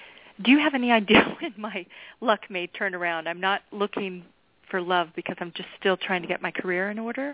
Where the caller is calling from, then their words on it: Texas, United States; I'm calling from Texas.